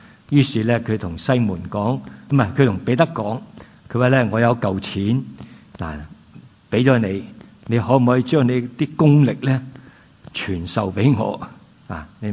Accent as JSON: {"language": "Cantonese", "region": "Guangdong", "country": "China", "said": "我哋广东人话斋系嘛？"}